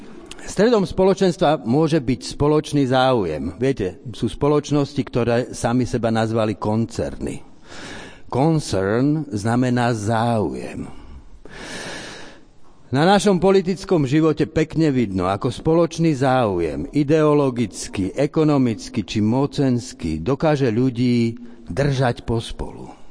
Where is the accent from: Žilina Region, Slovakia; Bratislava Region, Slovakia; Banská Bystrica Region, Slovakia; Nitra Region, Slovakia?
Bratislava Region, Slovakia; Bratislava; Nestačí k tomu ani to, že sme Slováci, dokonca ani to, že sme Bratislavčania. Nestačí k tomu dokonca ani to, že patríme do cirkvi bratskej.